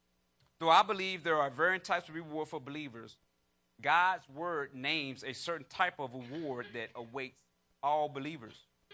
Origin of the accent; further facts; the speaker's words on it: North Carolina, United States; You know I'm from North Carolina. I don't say you all. I'm going to say y'all.